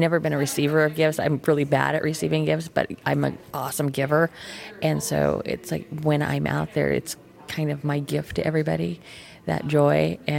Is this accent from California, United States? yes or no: yes; California, United States; now in Kansas, United States; I'm based out of Kansas. I'm originally from California, but I'm based out of Kansas.